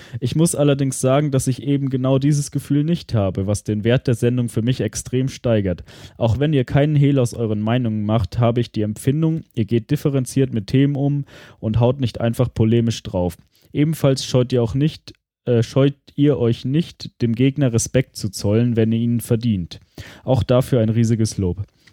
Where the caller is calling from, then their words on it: Leverkusen, North Rhine-Westphalia, Germany; Ich komme aus Leverkusen